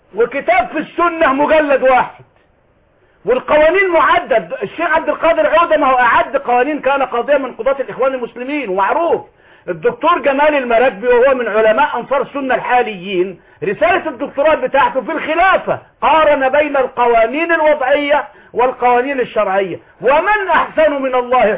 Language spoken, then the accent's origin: Arabic; Egypt; انا كل قاضي عندنا في مصر عنده مكتبة قد الاستوديو ده